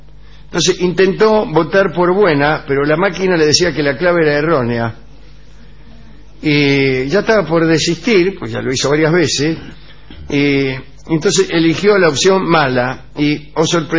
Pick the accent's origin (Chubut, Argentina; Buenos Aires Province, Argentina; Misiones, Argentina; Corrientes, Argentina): Buenos Aires Province, Argentina; Remedios de Escalada; soy de Remedio de Escalada.